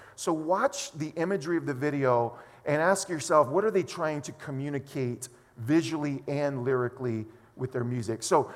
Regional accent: New Orleans, Louisiana, United States; The band leaders, by the way, for the last few years, have made their home in my hometown of New Orleans.

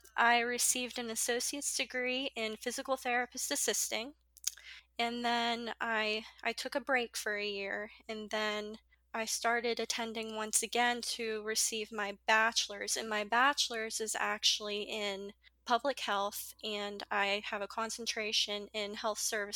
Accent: East Liverpool, Ohio, United States; I'm from East Liverpool, Ohio, and East Liverpool, Ohio, it's actually, at one time, it was considered the pottery capital of the United States.

